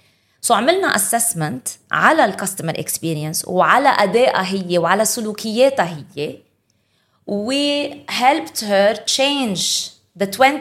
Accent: Dubai, United Arab Emirates; لأنه أنا كل حياتي العملية وكبرت بدبي

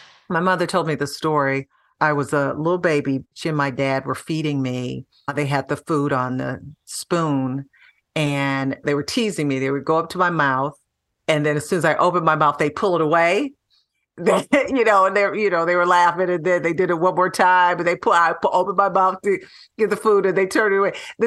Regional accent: Detroit, Michigan, United States; now in Los Angeles, United States; But yeah, growing up in Detroit, Michigan, the Motor City capital of the world, Motown, a city rich in history. It really impacted the person I am today. And I just always love going back home.

